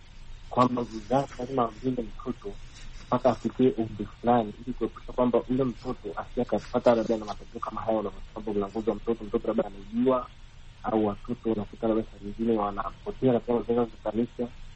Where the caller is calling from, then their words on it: Rombo, Kilimanjaro, Tanzania; natokea Rombo, mkoa wa Kilimanjaro.